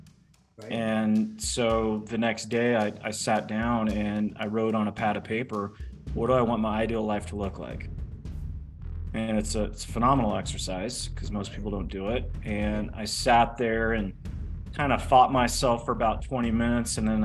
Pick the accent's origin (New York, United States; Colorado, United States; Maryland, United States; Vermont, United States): Colorado, United States; Loveland; Yeah, I just grew up in Loveland, which is like 60 miles north of Denver, and, you know, went to Colorado State University